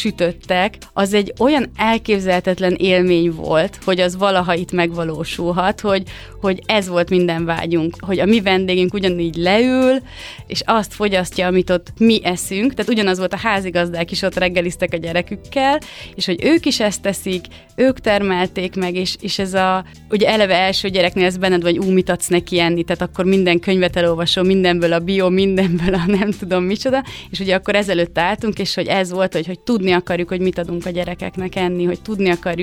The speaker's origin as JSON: {"language": "Hungarian", "region": "Bács-Kiskun", "country": "Hungary", "tie": "born or raised there", "said": "mert mi is Alföldön nőttünk föl, a Kalocsaján, Kiskunfélegyházi"}